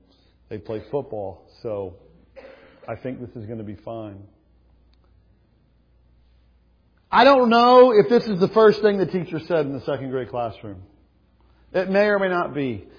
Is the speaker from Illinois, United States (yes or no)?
no; South Carolina, United States; also born or lived in Indiana; When I was in the second grade, we moved from Indiana to South Carolina between first and second grade.